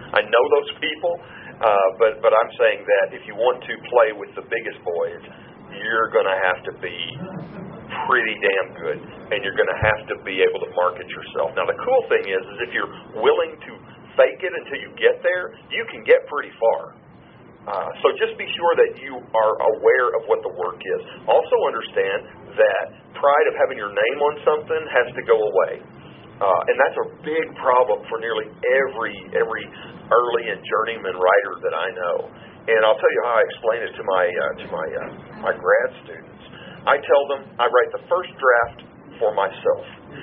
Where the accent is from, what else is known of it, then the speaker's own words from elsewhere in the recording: the South, United States; accent: Southern; I find my Southern accent really roars up in face-to-face meetings. And there's some little show-off part of me that wants people to hear that hillbilly accent